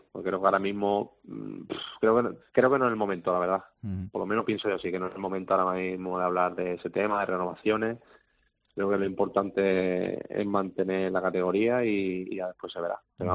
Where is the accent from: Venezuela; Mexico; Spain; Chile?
Spain; Málaga, Andalusia; yo tenía ese sueño de jugar en el equipo de mi tierra, en el Málaga Club de Fútbol, y lo he conseguido, ¿no?